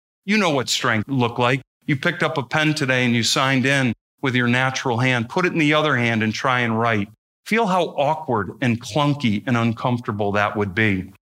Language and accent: English; Kalamazoo, Michigan, United States; Growing up in the Kalamazoo area, being here since 93, I don't hear this so much anymore.